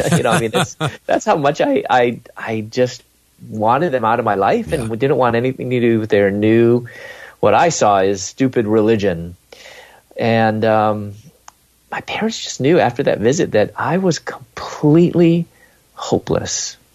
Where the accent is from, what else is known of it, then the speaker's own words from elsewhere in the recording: Chicago, Illinois, United States; also born or lived in Louisville, Kentucky; We're from Chicago. I moved to Louisville, Kentucky to pursue my doctorate in dentistry